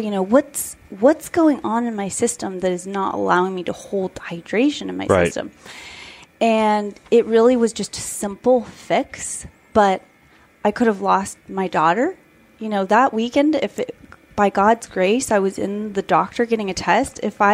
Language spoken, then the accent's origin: English; Salinas, California, United States; I grew up in Salinas, California.